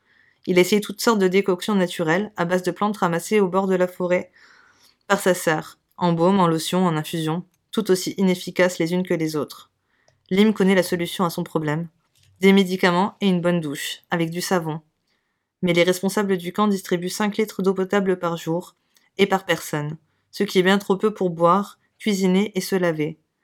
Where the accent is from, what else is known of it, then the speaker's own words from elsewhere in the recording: Grand Est, France; ça se passe chez moi en Lorraine. En vrai, c'était vraiment, on va dire, c'était pour parler à l'autre partie de mon ADN, le côté lorrain, du côté de ma maman.